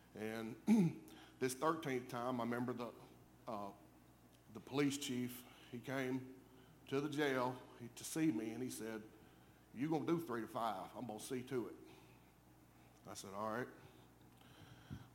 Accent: Mississippi, United States; I grew up in Mississippi, if you can't tell. I'm not from around here.

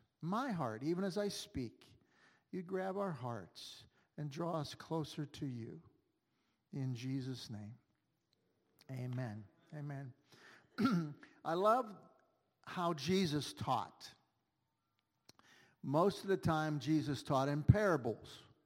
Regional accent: Pittsburgh, Pennsylvania, United States; Now, I told you already, I grew up here in Pittsburgh. I'm a Pittsburgher, born and raised. My father was a Pittsburgher. My grandfather was a Pittsburgher. All Northsiders, still on the North Side.

